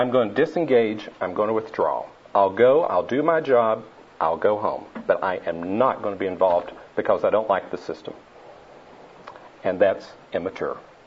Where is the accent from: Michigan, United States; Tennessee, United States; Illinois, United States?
Tennessee, United States; I'll just say up front that I'm from Tennessee so that you can bond with my accent early in this.